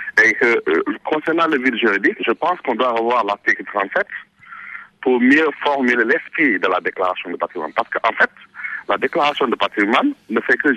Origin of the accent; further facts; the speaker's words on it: Senegal; moi personnellement, en tant que Sénégalais